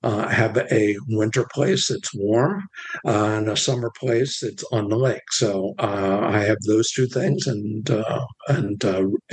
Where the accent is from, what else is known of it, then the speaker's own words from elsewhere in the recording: West Virginia, United States; moved away as an adult; now in Maine, United States; And I come from West Virginia, of all places, and came up to Maine in 1974